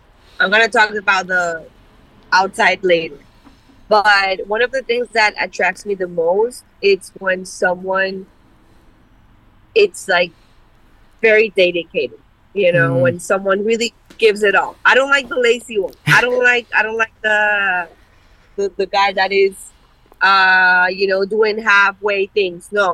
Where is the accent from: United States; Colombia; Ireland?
Colombia; I don't know if it's because I grew up in Colombia, and like, you have to be aware of everything.